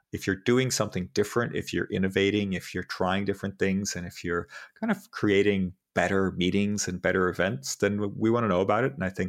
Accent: Portugal; I'm from Portugal originally, and the music industry in Portugal is tiny.

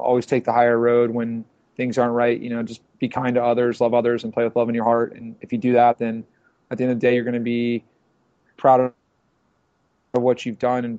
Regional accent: Virginia, United States; You know, I started on the East Coast. That's where I grew up in Virginia.

